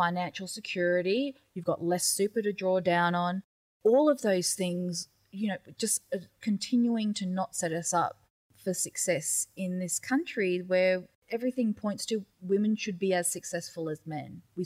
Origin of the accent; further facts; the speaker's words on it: Queensland, Australia; So I'm Gugul Yalanji from the Daintree Rainforest, and my social conscience really comes from that.